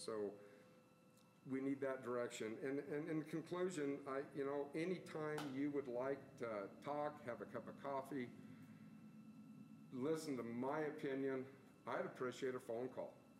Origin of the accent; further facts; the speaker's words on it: United States; You know, I'm an American.